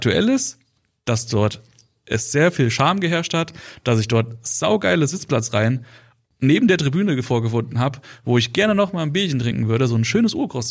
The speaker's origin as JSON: {"language": "German", "region": "West Germany", "country": "Germany", "said": "ich als Wessi"}